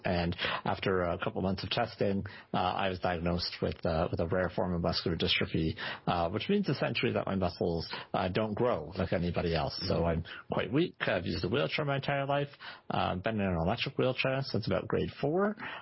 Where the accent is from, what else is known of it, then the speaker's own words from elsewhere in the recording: Port Elgin, Ontario, Canada; I grew up in on Port Elgin, on the second best sunsets in the world, right on the coast of Lake Huron.